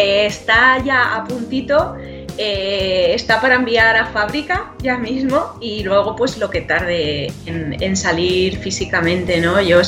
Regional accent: Canary Islands, Spain; accent: Canarian; now in Barcelona, Spain; como hemos estado viviendo en Barcelona, en fin, sí, he perdido totalmente el acento, pero es verdad que lo recupero, ¿eh? Cuando estoy allá en el estudio me vuelvo muy canaria, muy canaria.

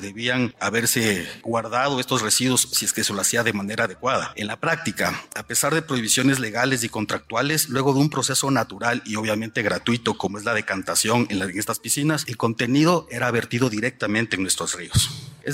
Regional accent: Ecuador; muchas gracias. Soy un abogado ecuatoriano.

